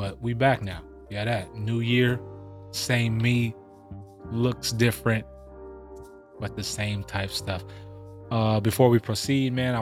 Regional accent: California, United States; And growing up in Cali, it's a annual thing.

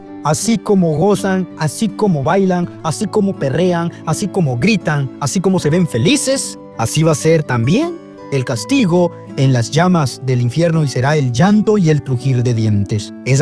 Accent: Honduras; soy de Honduras y tengo 26 años. En esta ocasión yo quiero compartir algo de mi vida, que yo me crié con mis abuelos. Ellos son grandes servidores de la iglesia, 100% católicos.

